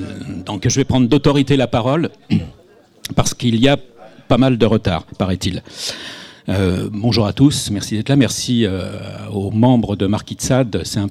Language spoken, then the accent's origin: French; Lyon, Auvergne-Rhône-Alpes, France; moi qui viens de Lyon